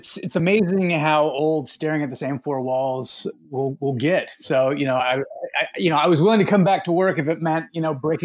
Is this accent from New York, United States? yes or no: no; Texas, United States; I grew up in Texas, you know, spending a lot of times in cars